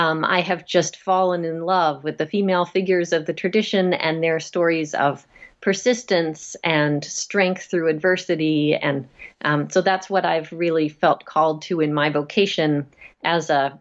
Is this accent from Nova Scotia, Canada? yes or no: yes; Nova Scotia, Canada; I grew up in Nova Scotia in Canada. And I come from a family full of Anglican priests. I'm the fifth generation of Anglican priest in my family. And so I grew up in the church